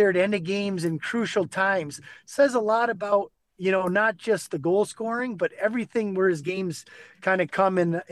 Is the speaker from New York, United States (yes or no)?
yes; New York, United States; even though I'm American, it's the same thing.